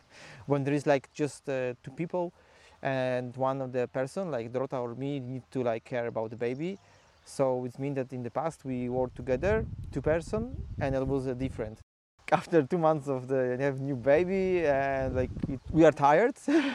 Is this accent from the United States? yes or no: no; Poland; English is a second language; I'm from Poland.